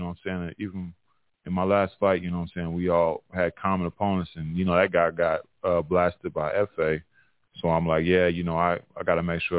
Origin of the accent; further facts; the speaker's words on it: Tulsa, Oklahoma, United States; Oh, yeah, Dreamland, you know, it's significant to my city. You know what I'm saying? I'm from Tulsa, Oklahoma.